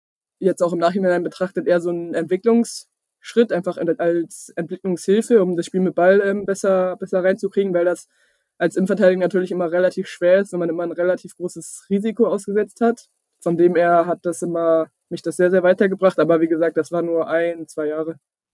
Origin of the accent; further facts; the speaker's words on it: Bremen, Germany; moved away as an adult; weg von meiner Family so ein Stück weit, weit weg aus Bremen, aus meiner Heimat.